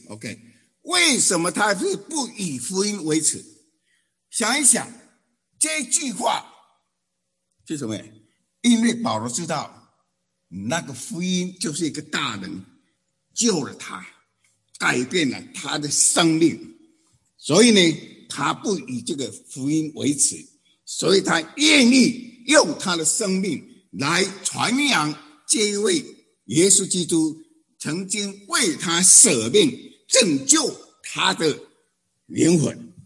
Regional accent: Taiwan; 我是出生在一个乡下，台湾的乡下，农民的子弟 ，OK， 家庭贫苦。

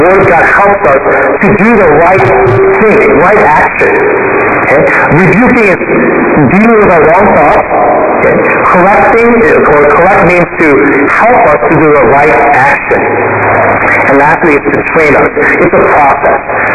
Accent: Virginia, United States; I grew up in Northern Virginia in the late 80s and early 90s.

